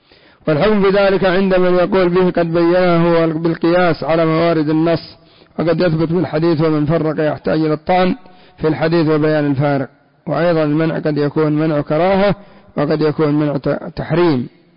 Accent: Yemen; وإلى عهد قريب، لا سيما عندنا في اليمن، إلى عهد قريب بعض المناطق إلى الآن

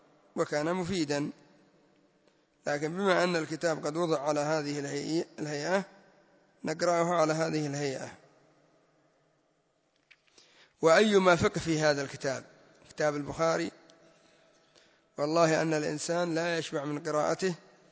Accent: Yemen; يعني الرافضة لا سيما الزيدية عندنا في اليمن يعظمون ما يسمى بمسند زيد

